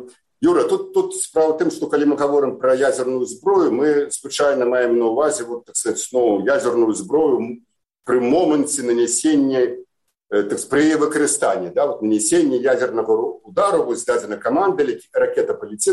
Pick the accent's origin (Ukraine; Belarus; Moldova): Belarus